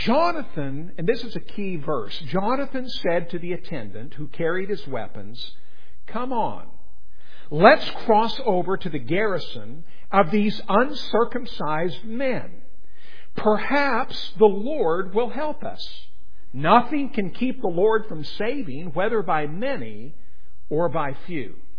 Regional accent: Whitefish, Montana, United States; I grew up in Montana, in Whitefish, Montana.

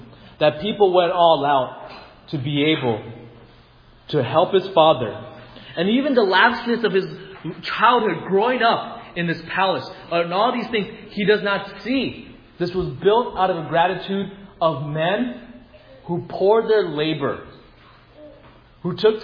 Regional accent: United States; born there; I'm ABC. I'm American-born Chinese, right?

